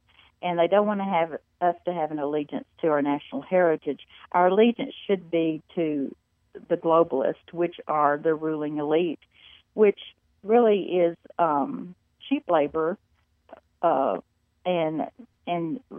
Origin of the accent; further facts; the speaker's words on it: Little Rock, Arkansas, United States; Well, I am from Little Rock, Arkansas. And I, you know, more or less grew up with the Clintons during their political career there for 20 years.